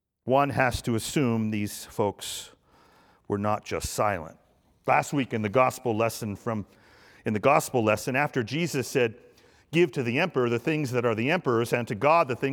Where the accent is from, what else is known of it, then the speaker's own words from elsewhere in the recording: New Jersey, United States; I'm from North Jersey, Dave is from Pittsburgh